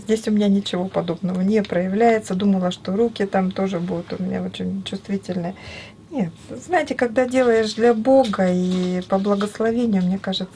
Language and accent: Russian; Novosibirsk, Novosibirsk Oblast, Russia; Да, я из Новосибирска.